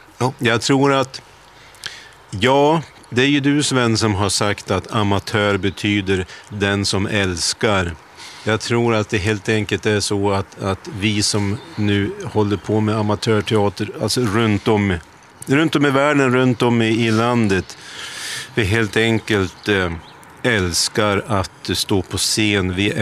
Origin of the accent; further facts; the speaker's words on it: Krångede, Jämtland County, Sweden; born there; jag föddes i Krångede 55. Alltså oerhört länge sedan. Medeltid. Och mina föräldrar var ju då småbrukare, skogsarbetare. Far var skogsarbetare.